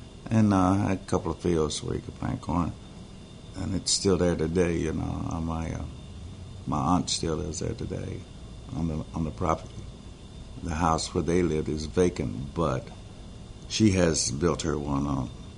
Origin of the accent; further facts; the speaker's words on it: London, United Kingdom; I grew up in North London.